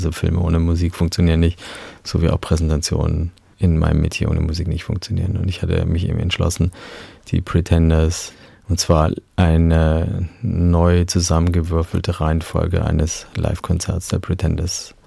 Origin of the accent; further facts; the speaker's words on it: Dresden, Saxony, Germany; Und begann mit meiner Kindheit in Dresden